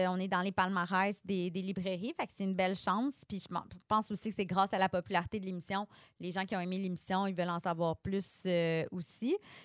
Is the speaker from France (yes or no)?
no; Mont-Saint-Hilaire, Quebec, Canada; born there; Mais je suis né à Mont-Saint-Hilaire.